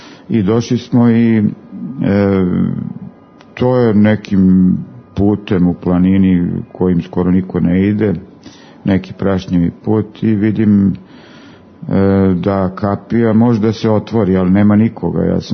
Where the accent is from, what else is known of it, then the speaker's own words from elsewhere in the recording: Serbia; mi smo iz Srbije